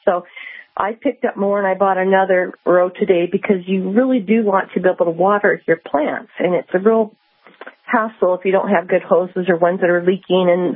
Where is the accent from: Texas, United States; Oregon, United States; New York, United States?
Oregon, United States; and I grew up in Oregon. Nobody ever mulches anything, okay?